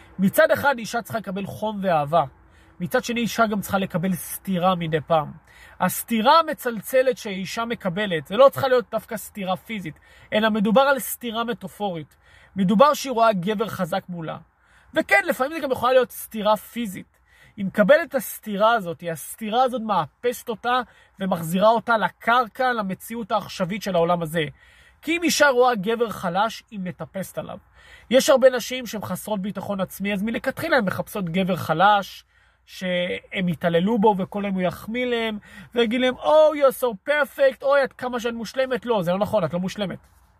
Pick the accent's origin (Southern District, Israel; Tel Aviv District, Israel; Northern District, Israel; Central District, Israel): Tel Aviv District, Israel; Ramat HaSharon; אני גדלתי ברמת השרון.